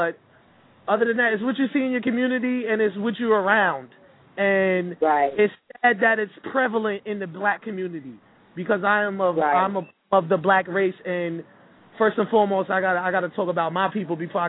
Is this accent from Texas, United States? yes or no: no; New York City, New York, United States; And I grew up in Harlem, and I've seen what goes on here.